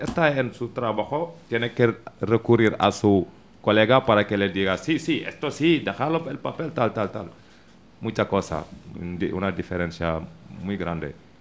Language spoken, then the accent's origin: Spanish; Seville, Andalusia, Spain; now in Zarautz, Spain; Yo vengo de Sevilla. Y hace 2 meses que estoy en el País Vasco, en Zarauz precisamente.